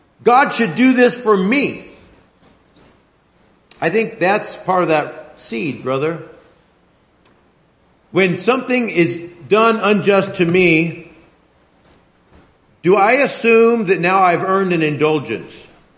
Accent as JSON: {"language": "English", "country": "United States", "said": "Well, I'm an American and I live in a different society"}